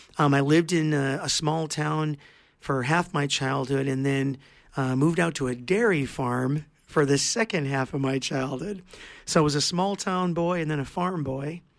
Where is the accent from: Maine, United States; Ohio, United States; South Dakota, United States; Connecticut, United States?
South Dakota, United States; I born and raised in South Dakota.